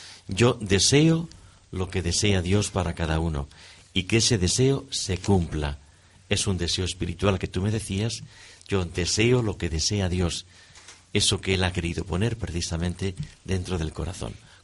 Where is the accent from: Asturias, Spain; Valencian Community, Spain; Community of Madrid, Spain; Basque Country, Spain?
Community of Madrid, Spain; Madrid; yo soy de Madrid